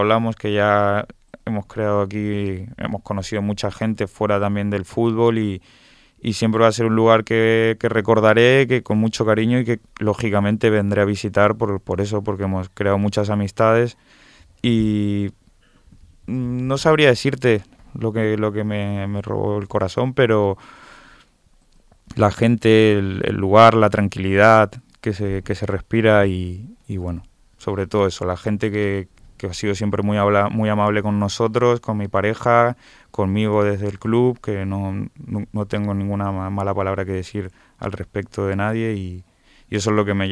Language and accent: Spanish; Mendoza, Argentina; born there; el de Mendoza, que es donde yo nací.